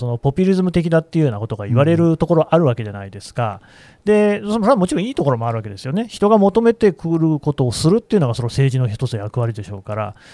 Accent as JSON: {"language": "Japanese", "town": "Nagoya", "region": "Aichi", "country": "Japan", "said": "僕名古屋出身なんですよ、はい、名古屋市の生まれっていうとやっぱ名古屋市出身って言って愛知県出身って言わないんですよね。"}